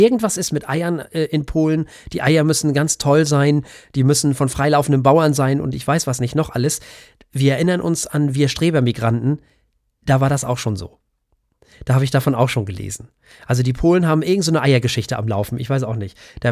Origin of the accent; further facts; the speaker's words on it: Denmark; German is a second language; für mich als Däne ist natürlich fast jede andere Sprache schön